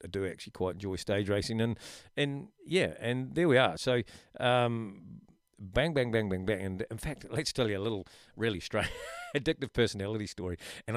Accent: Methven, Canterbury, New Zealand; I born and bred in Methven and at the bottom of Mount Hutt. And from about the age of three or four or something, I started skiing

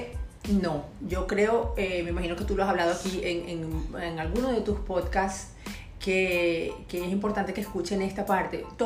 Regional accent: Venezuela; now in United States; yo nací y me crié en Venezuela, pero me vine bien jovencita a los Estados Unidos. Ya tengo más de 25 años acá.

